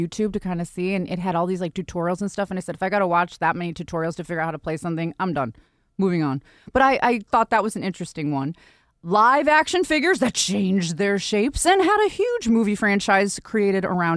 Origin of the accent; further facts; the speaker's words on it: Buffalo, New York, United States; I'm from Buffalo, so it's kind of like promoting a little close to home.